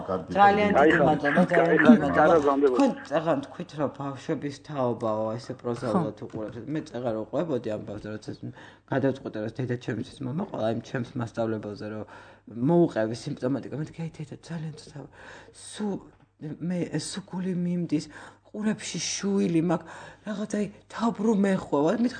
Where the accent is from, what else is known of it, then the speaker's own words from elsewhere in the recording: Guria, Georgia; ჩვენ გურულები ვარ და ამიტომ გახსნილ სიყვარულს